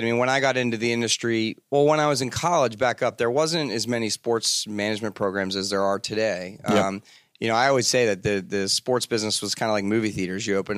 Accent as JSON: {"language": "English", "region": "New Jersey", "country": "United States", "tie": "born or raised there", "said": "I grew up in South Jersey. I was a Philadelphia sports fan. I went to work for my hometown teams, the Philadelphia Flyers and Philadelphia 76ers."}